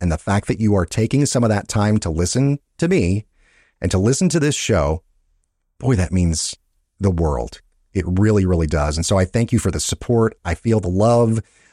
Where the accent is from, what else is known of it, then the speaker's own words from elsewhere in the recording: Georgia, United States; then Georgia, yay, my home state